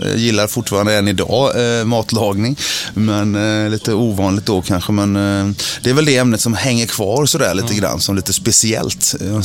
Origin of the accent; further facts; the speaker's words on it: Lilla Skepplanda, Västra Götaland County, Sweden; also born or lived in Partille; vi flyttade från Partille till Lilla Skepplanda som ligger 4 mil norr om Göteborg på vägen upp mot Trollhättan. Så där är jag uppväxt.